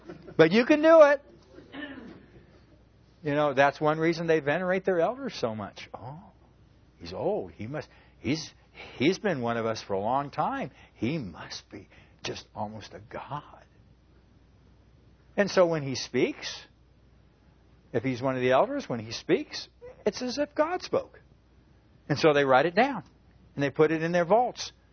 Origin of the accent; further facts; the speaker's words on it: Arizona, United States; I grew up in Arizona. I grew up against next door to a whole lot of Utahites.